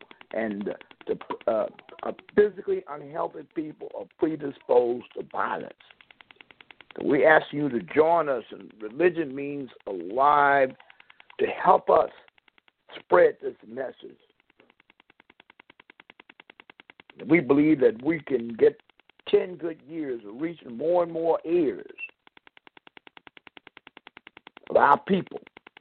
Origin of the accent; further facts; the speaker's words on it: the South, United States; And my habit has been, growing up in the South, I love tomatoes.